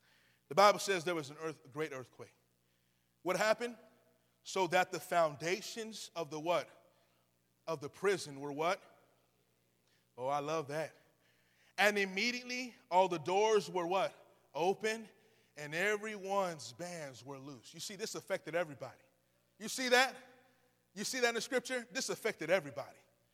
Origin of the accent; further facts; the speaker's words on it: California, United States; Now, we're from California.